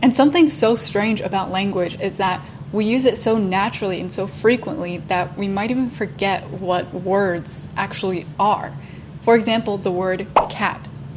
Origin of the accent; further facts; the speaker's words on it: United States; first language English; Growing up in America as a native English speaker, I never really questioned how English worked.